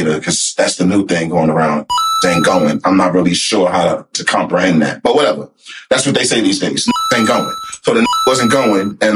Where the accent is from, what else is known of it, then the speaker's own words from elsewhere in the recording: Newark, New Jersey, United States; It's a shame because I'm from Newark, but I should know this.